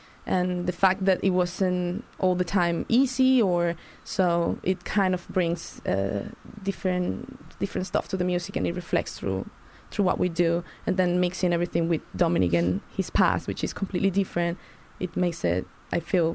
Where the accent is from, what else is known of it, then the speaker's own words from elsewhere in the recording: Venezuela; I'm from Venezuela.